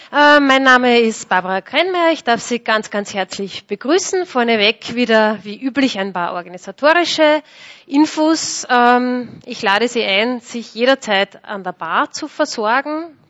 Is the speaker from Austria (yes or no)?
yes; Linz, Upper Austria, Austria; born there; now in Ottensheim, Austria; aber mittlerweile lebe ich im Müllviertel in Ottensheim. Ich bin in Linz geboren.